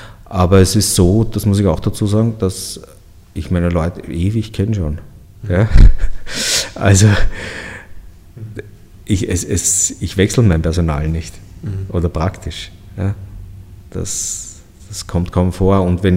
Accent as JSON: {"language": "German", "country": "Austria", "said": "ist schon ein Siegel und auch wichtig bei uns in Österreich"}